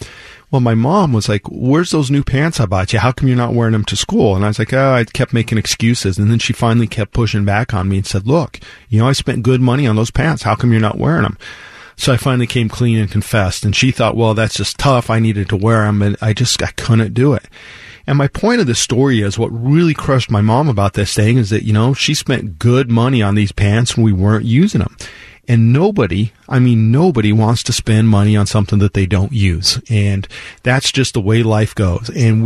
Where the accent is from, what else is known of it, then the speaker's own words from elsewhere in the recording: Monte Vista, Colorado, United States; we grew up in Monta Vista, Colorado, which if you're familiar with the state, it's right down in the south-central part of the state in the San Luis Valley. I grew up in a town of about 3,500 people